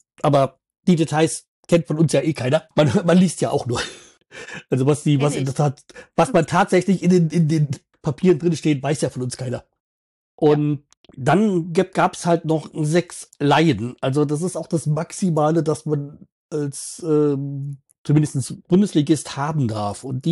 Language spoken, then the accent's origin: German; Hanau, Hesse, Germany; komme ich aus Hanau, das ist bei Frankfurt am Main und die Geburtsstadt auch von Rudi Völler.